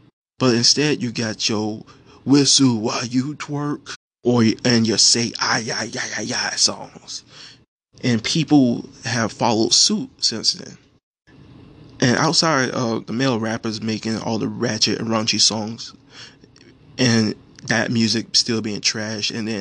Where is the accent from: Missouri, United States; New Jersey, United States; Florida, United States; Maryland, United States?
Florida, United States; And being that I'm from Florida, you also cannot escape your Latin music.